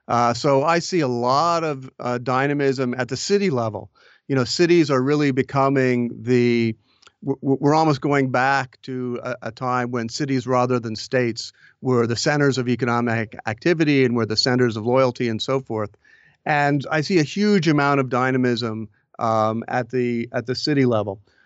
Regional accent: Canada; I was coming from Canada, not like I was coming from, you know, behind the Iron Curtain

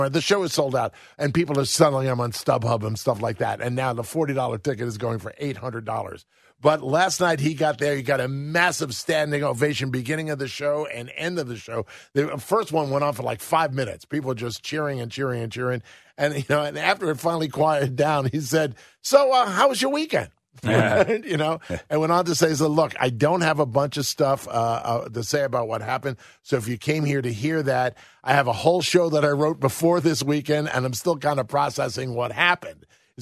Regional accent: Astoria, New York, United States; I grew up in Astoria.

